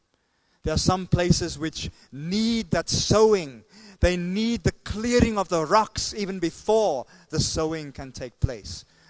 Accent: South Africa; I come from South Africa

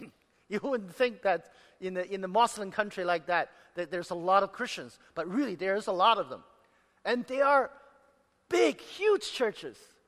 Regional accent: Xi'an, Shaanxi, China; That's where I grew up. I was born in Xi'an, China. And when I was growing up, I never thought about coming outside of China because China was then a closed country.

